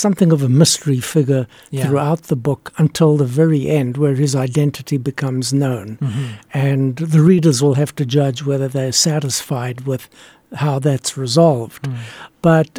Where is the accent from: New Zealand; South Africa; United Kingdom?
South Africa; now in United States; growing up in South Africa during the apartheid era. Many people don't know that in South Africa at that time, there was very strict censorship. When I came to the United States